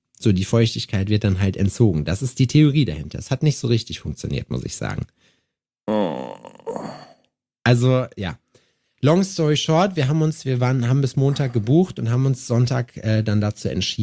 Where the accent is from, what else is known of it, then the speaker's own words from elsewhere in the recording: Jena, Thuringia, Germany; Ich komm aus dem Osten, damit kannst du mich nicht beeindrucken.